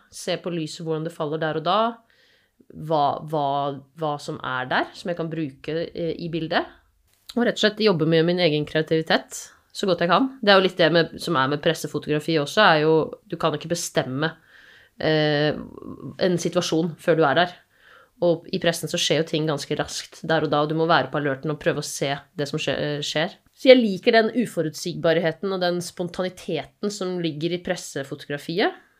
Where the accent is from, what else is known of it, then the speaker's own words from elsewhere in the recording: Asker, Akershus, Norway; now in Bergen, Norway; Jeg er fra Asker, men har bodd i Bergen i snart 15 år.